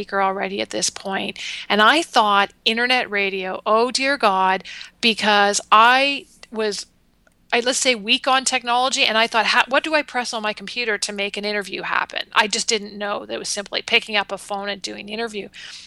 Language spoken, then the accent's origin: English; Canada; But yeah, I'm Canadian. I live in the area, beautiful Niagara region of Southern Ontario, Canada.